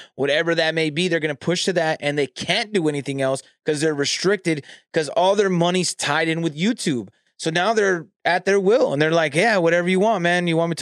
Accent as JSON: {"language": "English", "region": "California", "country": "United States", "said": "And mind you, I'm from California, so again, I'm sure everybody's, you know, they're more biased on the West Coast music."}